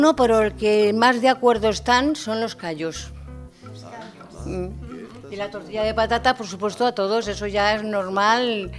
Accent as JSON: {"language": "Spanish", "town": "Fuentesaúco", "region": "Castile and León", "country": "Spain", "said": "Yo soy de Fuentes Saúco, Zamora, como sabéis mucha gente, es el pueblo del buen garbanzo y el buen ladrón de Fuentes Saúco."}